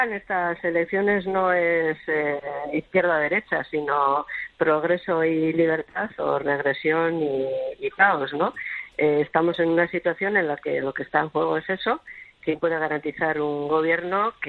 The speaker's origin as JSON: {"language": "Spanish", "country": "Spain", "said": "como soy ciudadana española por encima de cualquier otra consideración"}